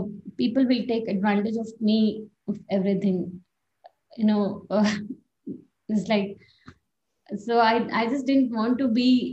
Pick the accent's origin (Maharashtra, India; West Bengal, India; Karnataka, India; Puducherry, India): Karnataka, India; I'm from Uttara Kannada district.